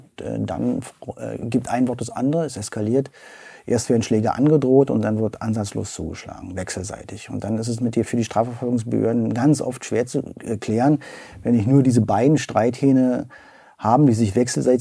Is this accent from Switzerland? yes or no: no; Berlin, Germany; born there; moved away as an adult; now in Brandenburg, Germany; Ich bin gebürtiger West-Berliner. Bin vor 20 Jahren nach LDS, also in die Nähe von Schönefeld gezogen.